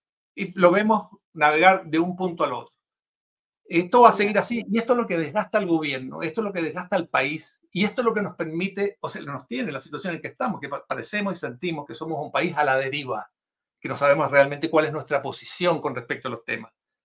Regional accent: Chile; vamos a seguir sufriendo como chilenos

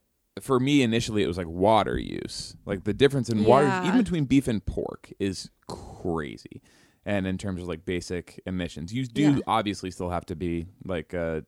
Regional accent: Massachusetts, United States; I grew up in Massachusetts.

